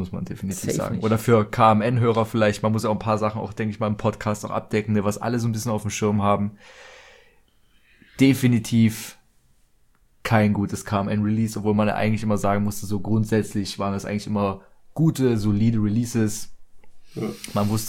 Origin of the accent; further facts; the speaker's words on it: Dresden, Saxony, Germany; was wir noch als Dresdner auch erwähnen müssen